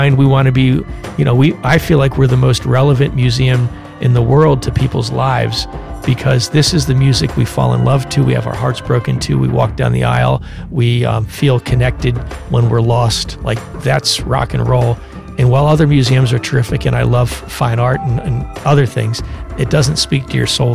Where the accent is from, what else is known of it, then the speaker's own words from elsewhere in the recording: Philadelphia, Pennsylvania, United States; my hometown, Philadelphia, Pennsylvania